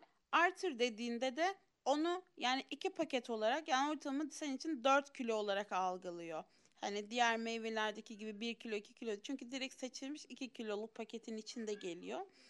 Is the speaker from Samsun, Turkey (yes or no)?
yes; Samsun, Turkey; now in Istanbul, Turkey; ben şimdi Samsunluyum. Samsun'da bir de İstanbul'da yaşayan birisi olarak şöyle söyleyeyim.